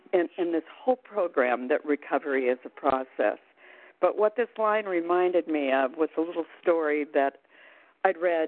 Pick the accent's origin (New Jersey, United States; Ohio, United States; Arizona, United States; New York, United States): Arizona, United States; I'm from Arizona.